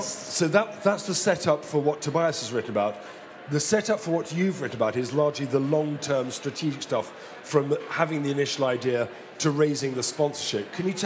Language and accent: English; United Kingdom; I know we're British and you hate audience participation.